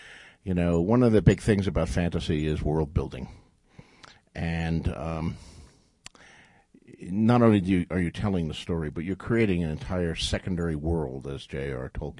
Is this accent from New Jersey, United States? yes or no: yes; Bayonne, New Jersey, United States; Growing up in Bayonne, New Jersey, and buying those comic books, and then graduating to books that actually had no pictures in them, we had no bookstores in Bayonne, New Jersey.